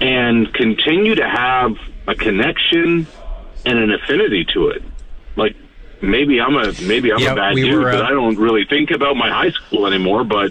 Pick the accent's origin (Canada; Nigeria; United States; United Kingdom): Canada; Nova Scotia; growing up in Nova Scotia, I had no idea.